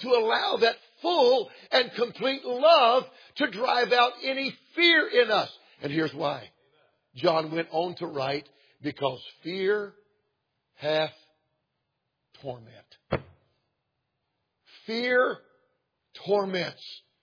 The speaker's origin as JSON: {"language": "English", "town": "Atlanta", "region": "Georgia", "country": "United States", "tie": "born or raised there", "said": "I'm from Atlanta, Georgia, and I grew up outside the city of Atlanta and went to school just inside the city limits."}